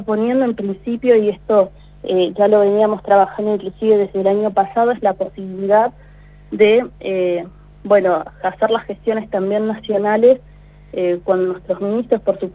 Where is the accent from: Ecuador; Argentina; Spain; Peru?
Argentina; como argentinos y argentinas